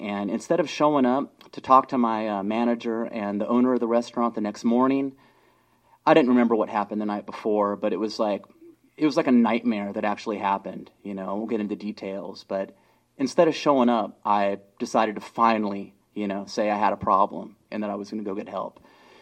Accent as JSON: {"language": "English", "town": "San Diego", "region": "California", "country": "United States", "tie": "born or raised there", "said": "I grew up in San Diego, you know, oldest of 3 children."}